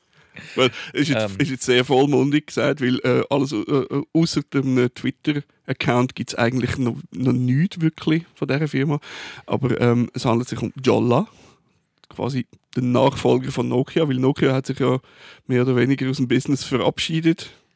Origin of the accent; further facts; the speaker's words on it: Zurich, Switzerland; Aber als Zürcher kennt man die Kanzlei einfach. Und sonst ist man kein Zürcher, sonst ist man allenfalls ein Zugereister